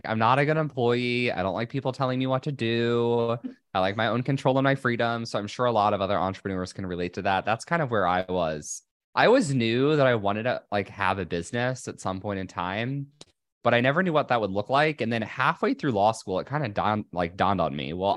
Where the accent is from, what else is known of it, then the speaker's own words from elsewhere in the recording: Indiana, United States; I am originally from Indiana, so Midwesterner at heart. I went to Indiana University.